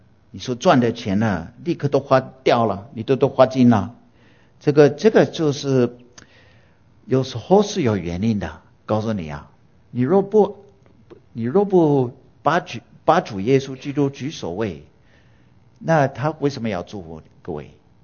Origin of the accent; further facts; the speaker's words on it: United States; Chinese is a second language; 不过各位朋友，我是土生土长的人，哎，在美国来的